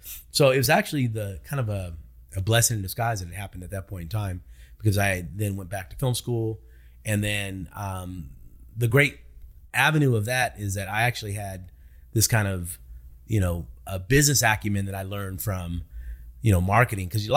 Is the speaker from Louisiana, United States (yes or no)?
yes; New Orleans, Louisiana, United States; I grew up in New Orleans, and my career started in marketing.